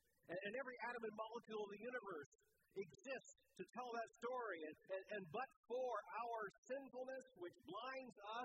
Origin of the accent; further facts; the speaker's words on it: Florida, United States; I grew up in Florida around Spanish-speaking people.